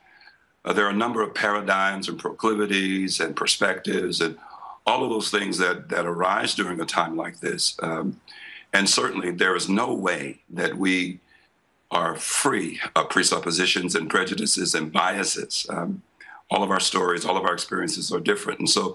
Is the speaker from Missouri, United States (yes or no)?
yes; St. Louis, Missouri, United States; As I grew up here in the St. Louis region and traveled around the country and the world